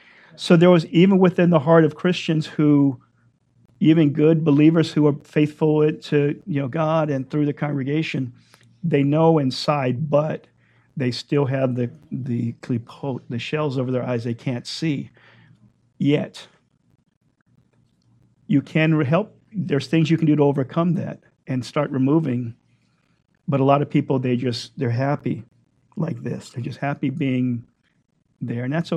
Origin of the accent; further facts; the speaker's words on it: California, United States; We tell people we're from California